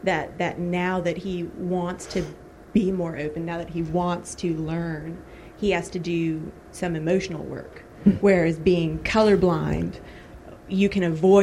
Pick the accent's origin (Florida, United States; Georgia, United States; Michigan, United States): Georgia, United States; Atlanta; I'm not from this area. I'm from Metro Atlanta and was raised to be colorblind.